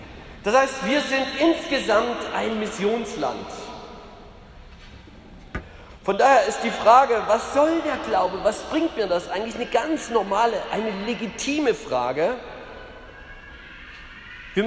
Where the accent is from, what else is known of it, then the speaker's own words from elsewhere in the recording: Wittenberg, Saxony-Anhalt, Germany; Und im Osten, wo ich herkomme, also Wittenberg liegt da mitten im Osten, noch weniger.